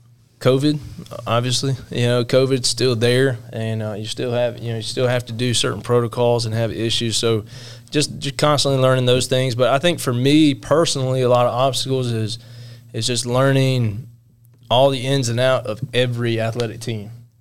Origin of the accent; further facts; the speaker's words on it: Charlotte, North Carolina, United States; And growing up in Charlotte, it was the ECHL, which was the league right below the NHL.